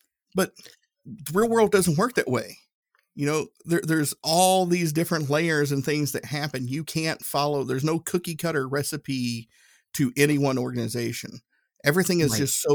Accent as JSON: {"language": "English", "region": "Tennessee", "country": "United States", "said": "I'm from Tennessee, I have a hard time saying that word"}